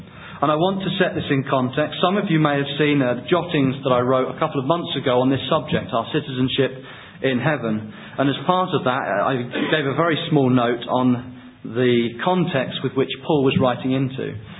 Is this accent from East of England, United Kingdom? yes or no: yes; Luton, East of England, United Kingdom; born there; now in Devon, United Kingdom; But I might say, well, I was born in Luton, so maybe I'm a Luton boy.